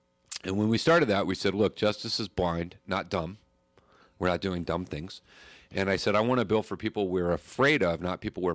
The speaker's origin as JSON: {"language": "English", "region": "Arkansas", "country": "United States", "tie": "born or raised there", "said": "I grew up in Arkansas."}